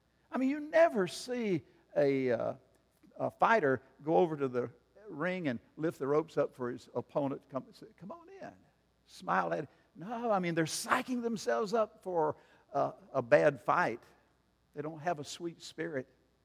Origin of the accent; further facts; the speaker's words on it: South Carolina, United States; He was the littlest member of our little gang growing up in the Red Hills of South Carolina.